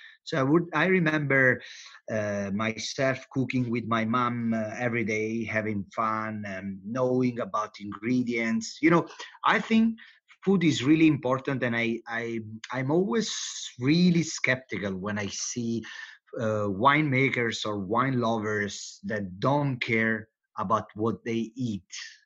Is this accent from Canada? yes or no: no; Campania, Italy; I was raised in Campania, which since Roman time, Romans used to call Campania Felix, happy Campania